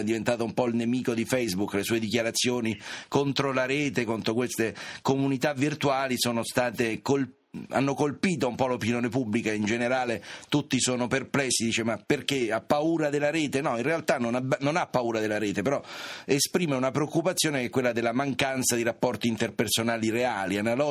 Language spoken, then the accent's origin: Italian; Rome, Lazio, Italy; anche se sono romano da più di 8 generazioni